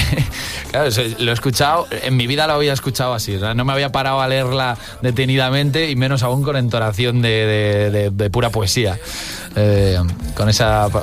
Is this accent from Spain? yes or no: yes; Madrid, Community of Madrid, Spain; de madre vasca, pero sí, prácticamente, yo soy madrileño. No soy gato totalmente, como dicen